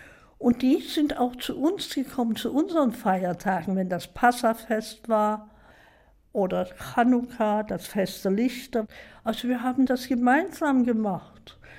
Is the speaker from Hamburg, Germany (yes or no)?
no; Dresden, Saxony, Germany; born there; Ja, ich bin in Dresden geboren. Mein Vater, eine alte Dresdner Familie, Protestant. Die Mutti kam als zweijähriges Kind mit ihren Eltern aus Russland, aus Weißrussland.